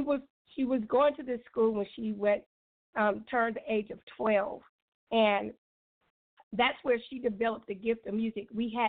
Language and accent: English; Stockton, California, United States; I'm 24 years old. And I'm from Stockton, California, born and raised.